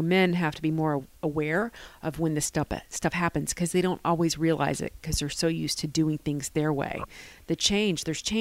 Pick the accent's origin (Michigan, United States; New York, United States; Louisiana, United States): Louisiana, United States; New Orleans; and I'm from New Orleans, and I'm all about the alcohol